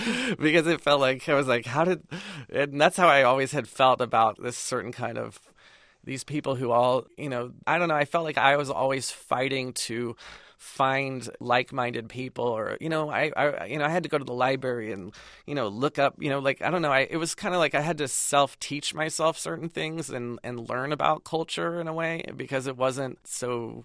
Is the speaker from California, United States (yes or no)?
yes; Pasadena, California, United States; I remember I grew up in Pasadena in a very kind of homogenous kind of suburban existence, and I went to college at Wesleyan University in Connecticut